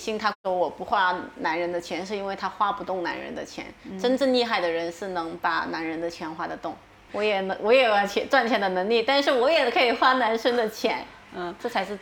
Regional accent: Guangzhou, Guangdong, China; now in Thailand; 就是用我们广州话就说好来肥了，

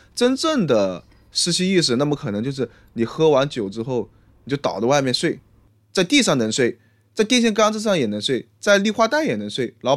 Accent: China; 这个也是我们中国人一个鄙视链吧

